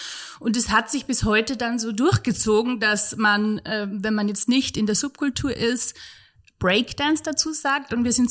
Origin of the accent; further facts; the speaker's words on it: St. Gilgen, Salzburg, Austria; also born or lived in Spain; now in Stuttgart, Germany; ich komme aus dem schönen Salzkammergut, St. Gilgen am Wolfgangsee in Österreich und habe eine Zeit in Spanien gewohnt und bin durch die Liebe dann nach Stuttgart gekommen und bin noch immer hier.